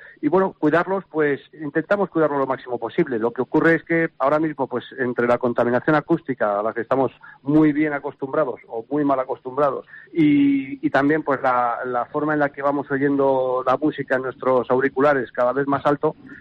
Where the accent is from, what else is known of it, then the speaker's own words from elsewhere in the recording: Community of Madrid, Spain; now in Canary Islands, Spain; Llevo 27 años en el sector, 25 años en Canarias, yo soy madrileño, pero llevo aquí 25 años, tres hijos canarios.